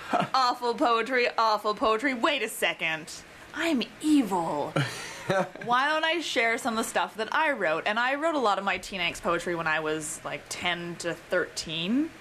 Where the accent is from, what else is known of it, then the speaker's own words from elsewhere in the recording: Calgary, Alberta, Canada; I grew up in Calgary